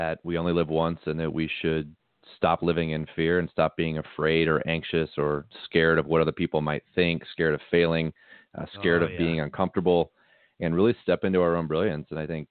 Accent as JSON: {"language": "English", "town": "St. Louis", "region": "Missouri", "country": "United States", "tie": "born or raised there", "said": "I grew up in St. Louis, Missouri, playing ice hockey and baseball."}